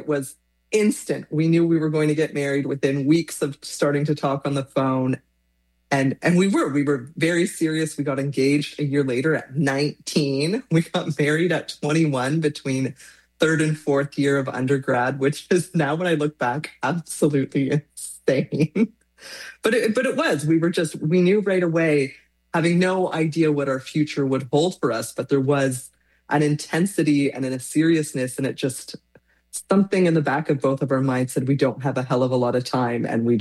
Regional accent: Toronto, Ontario, Canada; I born and raised in the Toronto area, went to Queens with you.

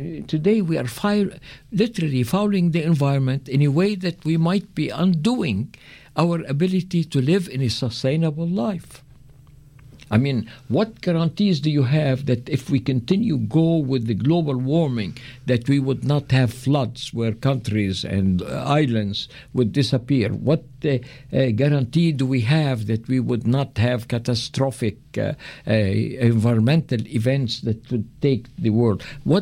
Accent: Lebanon; now in Canada; I am from Lebanon, you know, came to Canada and happy I came here, but I care about our people there.

